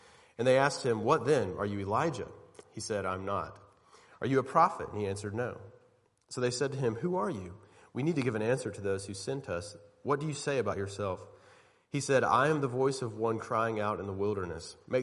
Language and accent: English; Alabama, United States; My home state, a state with as much football idolatry as any place in the world, they were already celebrating.